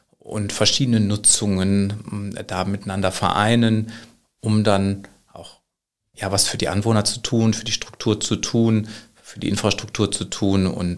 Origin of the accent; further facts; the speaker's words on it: Düsseldorf, North Rhine-Westphalia, Germany; Komme ich natürlich aus Düsseldorf und wohne auch in Düsseldorf.